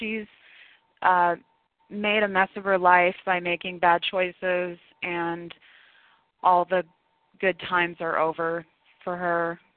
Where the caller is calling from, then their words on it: Washington, United States; I'm calling from Washington State.